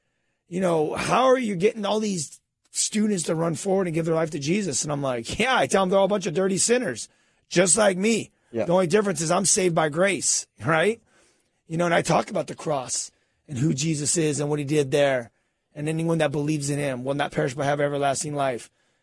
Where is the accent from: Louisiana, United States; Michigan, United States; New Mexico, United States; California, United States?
California, United States; I'm from Cali.